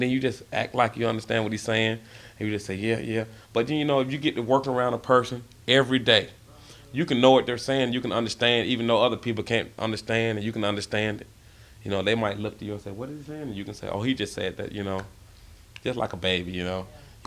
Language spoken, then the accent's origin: English; Georgia, United States; accent: Southern; You know, you from Georgia. I said, yep. I said, I'm from Georgia. She didn't say Alabama or you know, Florida, you know, even though they speak, you know, with a Southern accent too.